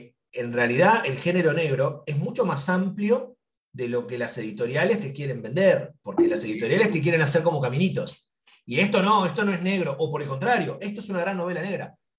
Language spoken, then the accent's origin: Spanish; Uruguay; Como los uruguayos tenemos una relación mucho más cordial con los brasileros